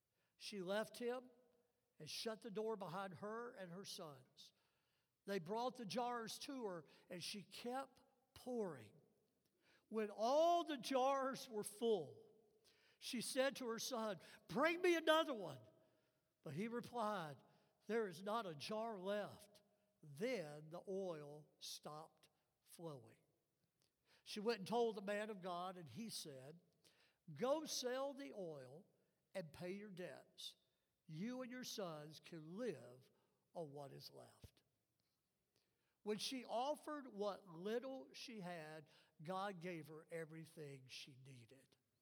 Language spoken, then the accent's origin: English; the South, United States; accent: southern; today I know I still talk with nasality and my inherited southern accent.